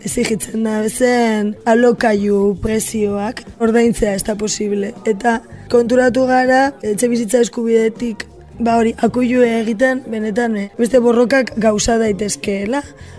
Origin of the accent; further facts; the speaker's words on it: Portugalete, Basque Country, Spain; Ni Portugaletekoa naiz, Bizkaikoa.